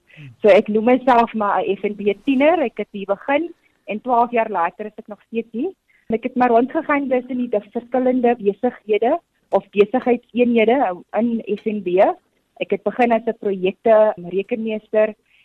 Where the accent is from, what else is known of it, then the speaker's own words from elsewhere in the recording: Hankey, Eastern Cape, South Africa; ek is van so 'n dorpie met die naam Hankie. Dis 'n plattelandse dorpie in die Ooskaap. Ek het daar groot geraak, my skoolloopbaan daar voltooi.